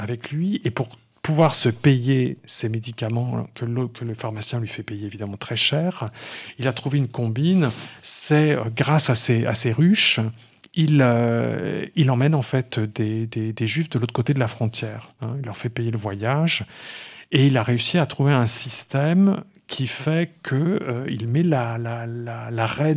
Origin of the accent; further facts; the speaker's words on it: Grand Est, France; Moi, j'étais libraire longtemps à Strasbourg, puisque je suis originaire de l'Est